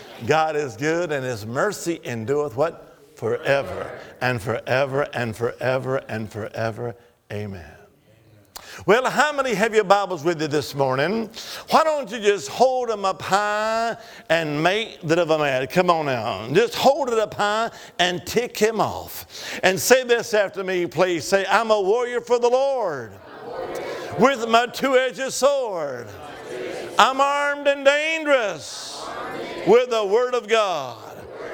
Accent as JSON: {"language": "English", "region": "Alabama", "country": "United States", "lives_now": "Salem, United States", "said": "I'm from Salem, Virginia. I'm originally from the Holy Land. Where's that? Alabama. Roll Tide. But I now live in Salem."}